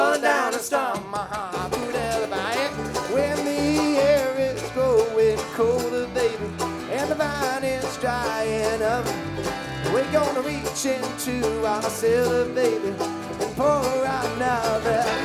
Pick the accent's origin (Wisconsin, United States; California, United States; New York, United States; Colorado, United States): California, United States; San Francisco; We're from San Francisco. That's pretty far from here. Bringing some California real spring love to you.